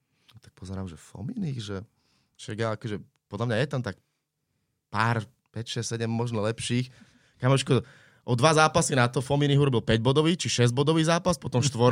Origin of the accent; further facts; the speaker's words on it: Bratislava, Bratislava Region, Slovakia; ale tak som Bratislavčan